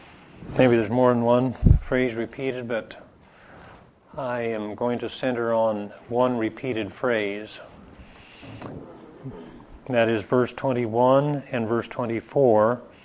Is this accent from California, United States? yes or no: no; Iowa, United States; When I was growing up in Iowa, I remember a fraternity brother, so-called.